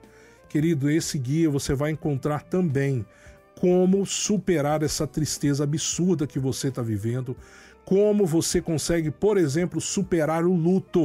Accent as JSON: {"language": "Portuguese", "town": "Juiz de Fora", "region": "Minas Gerais", "country": "Brazil", "said": "Lá na minha cidade, lá em Juiz de Fora, eu só conheço uma banca. E Juiz de Fora é a quinta maior cidade do estado de Minas."}